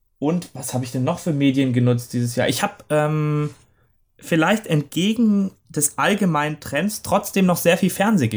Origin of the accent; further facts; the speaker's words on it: Stuttgart, Baden-Württemberg, Germany; weil aus meiner Heimatstadt Stuttgart